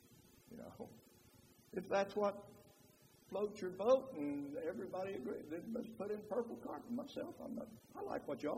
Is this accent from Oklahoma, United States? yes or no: yes; Oklahoma, United States; accent: Texas; Now, like I told you, I grew up in the Southwest. I grew up in Southwestern Oklahoma. We spoke a Texas dialect.